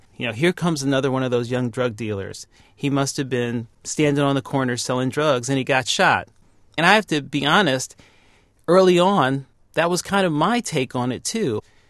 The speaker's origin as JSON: {"language": "English", "town": "New York City", "region": "New York", "country": "United States", "tie": "born or raised there", "said": "I grew up in Queens, New York. My dad was a dentist. My mom was a teacher."}